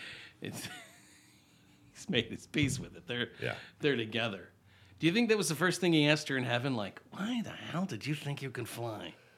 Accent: Midwest, United States; See, if I moved to Florida, I would expect to have a gator in the garage, and I'm from the Midwest.

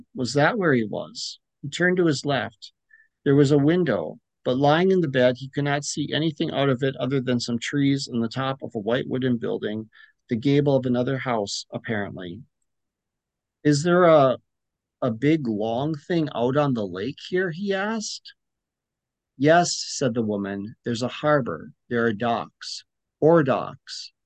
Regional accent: Marquette, Michigan, United States; Yes. Yeah, seventh generation, born and raised in Marquette, Michigan.

